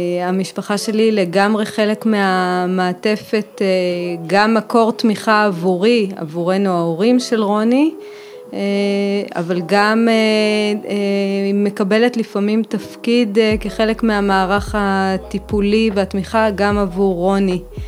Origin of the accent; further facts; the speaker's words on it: Alonei Abba, Northern District, Israel; אני ממושב אלוני אבא, אני אימא לשלוש בנות.